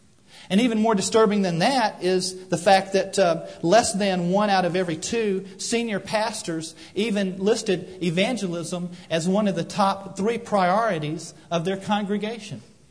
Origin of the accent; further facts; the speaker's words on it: Albuquerque, New Mexico, United States; I know in Albuquerque, my hometown, in 1970